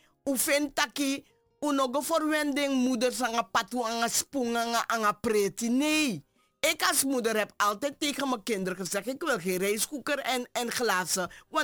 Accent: Suriname; ik had zoiets, ik ben een Surinaamse vrouw

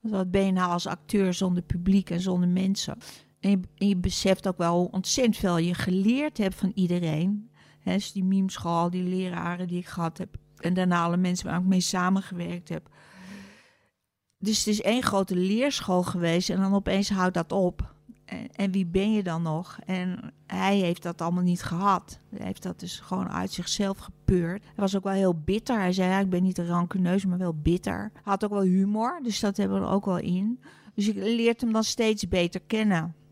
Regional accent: Utrecht, Netherlands; born or raised there; also born or lived in Rotterdam

